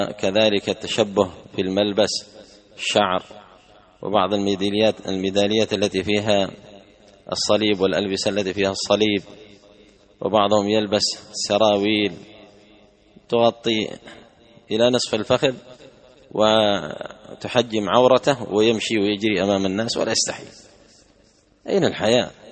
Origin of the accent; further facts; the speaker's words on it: Yemen; وعندنا باليمن زيادة على هذا الشجرة الأثيمة وهي شجرة القات